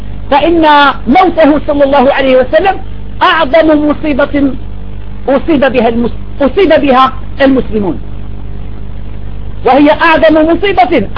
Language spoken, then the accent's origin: Arabic; Algeria; عندنا في الجزائر